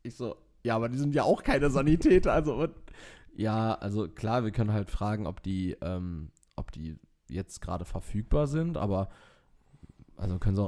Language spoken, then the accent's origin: German; Castrop-Rauxel, North Rhine-Westphalia, Germany; kommt auch aus Castrop-Rauxel, aus meiner Heimatstadt.